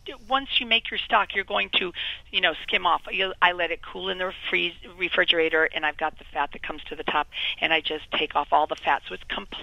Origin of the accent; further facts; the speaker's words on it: New England, United States; You know, I grew up in New England, too, so bread stuffing's my favorite.